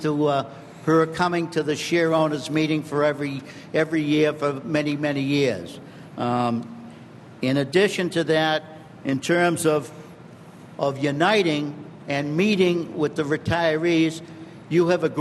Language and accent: English; Lynn, Massachusetts, United States; I'm from Lynn, Massachusetts, the birthplace of the General Electric Company.